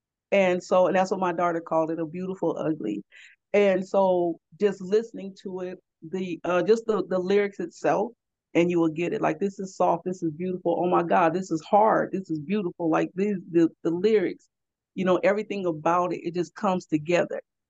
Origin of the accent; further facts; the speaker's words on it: California, United States; And I'm from California, you know.